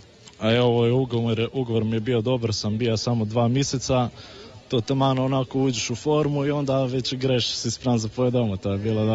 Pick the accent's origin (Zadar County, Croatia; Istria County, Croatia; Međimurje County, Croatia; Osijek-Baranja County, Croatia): Istria County, Croatia; Vrsar; Dolazimo tu iz Vrsara, ja i Antonio, tu smo se rodili.